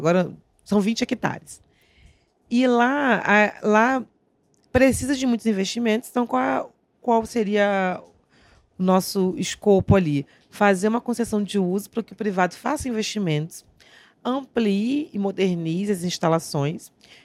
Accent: Niterói, Rio de Janeiro, Brazil; born there; moved away; Eu estou no Piauí há 12 anos, mas eu nasci em Niterói

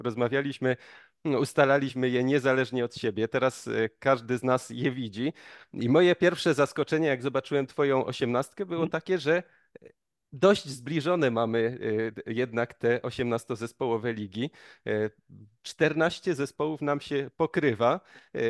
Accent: Mazańcowice, Silesian Voivodeship, Poland; LKS Mazańcowice, bo lubię, bo kiedyś tam grałem i jest z mojej rodzinnej miejscowości

